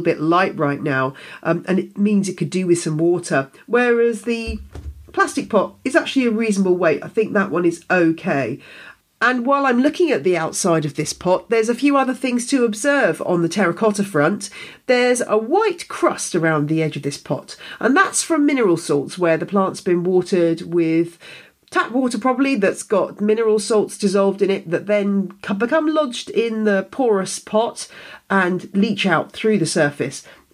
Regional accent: United Kingdom; It's a hard life being a Brit, you know.

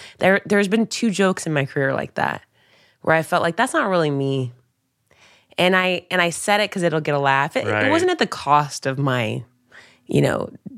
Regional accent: Dayton, Ohio, United States; I grew up in Dayton, Ohio. My mom still lives at home.

